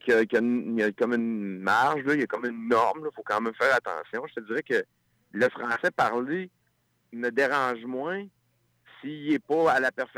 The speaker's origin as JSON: {"language": "French", "town": "Saint-Nazaire-de-Dorchester", "region": "Quebec", "country": "Canada", "accent": "Beauce", "said": "moi, je viens de Bellechasse, je viens de Saint-Nazaire, puis quand j'ai commencé ma carrière, je veux pas, quand je suis arrivé à Québec, ben là, on me disait que j'avais un accent de la Beauce."}